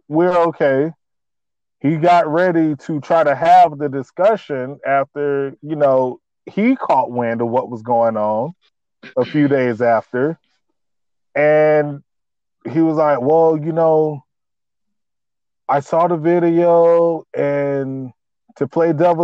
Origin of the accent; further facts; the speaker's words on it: Florida, United States; And I am from Florida, you know, just to put that out there.